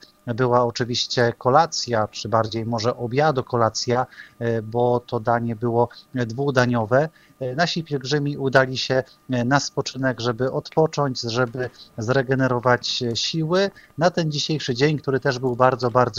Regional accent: Kalisz, Greater Poland Voivodeship, Poland; przyjechaliśmy tutaj na Słowację, dokładnie do Bratysławy z Kalisza i powiedziałem, że u nas w Kaliszu

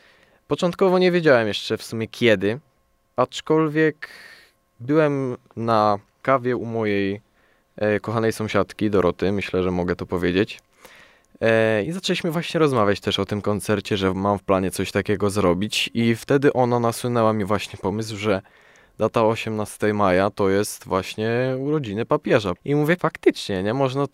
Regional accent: Brzeziny, Łódź Voivodeship, Poland; Pochodzę z parafii pod wezwaniem Świętego Krzyża w Brzezinach, głównie właśnie z Brzezin, powiedzmy.

